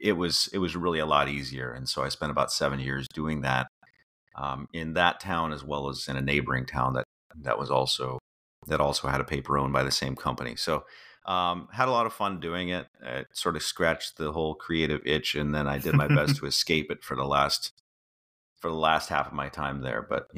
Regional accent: Washington, United States; I grew up in the Pacific Northwest, so Northwest Washington.

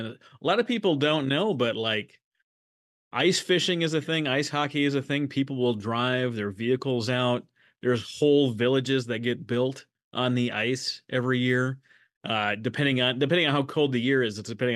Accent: Fergus Falls, Minnesota, United States; We got this Minnesota connection. I grew up in Fergus Falls, Minnesota

